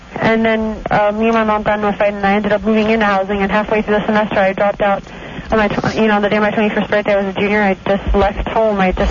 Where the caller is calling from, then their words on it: Santa Monica, California, United States; I'm 23. I'm calling from Santa Monica.